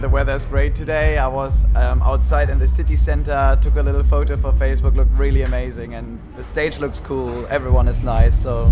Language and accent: English; Germany; English is a second language; my home country Germany